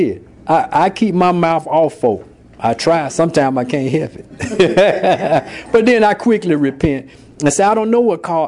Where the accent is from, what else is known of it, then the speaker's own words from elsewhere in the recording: Birmingham, Alabama, United States; I'm just from Birmingham, Alabama.